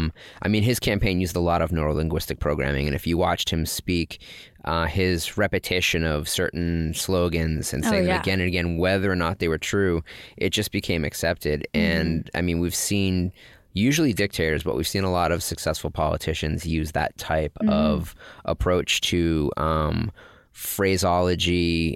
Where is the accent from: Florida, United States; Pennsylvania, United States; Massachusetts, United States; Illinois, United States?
Massachusetts, United States; I don't know if it's because I came from the Northeast.